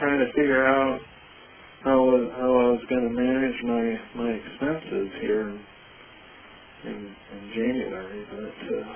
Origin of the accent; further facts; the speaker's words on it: Gilmore City, Iowa, United States; I'm from Gilmore City. I live about 10 miles from Pokey